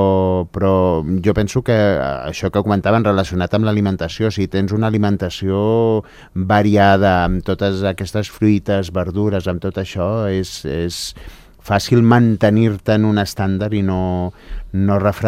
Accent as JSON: {"language": "Catalan", "country": "Andorra", "tie": "born or raised there", "said": "Jugàvem allà, i a l'hivern jugàvem amb la neu, i anàvem amb trineu, i a l'estiu jugàvem per la muntanya"}